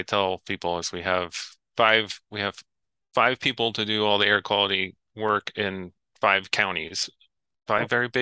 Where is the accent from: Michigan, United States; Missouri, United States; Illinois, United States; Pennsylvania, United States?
Pennsylvania, United States; also born or lived in Colorado; now in Moscow, United States; My wife and I moved up here from Colorado. I'm actually originally a Pennsylvanian, so you'll have to forgive me.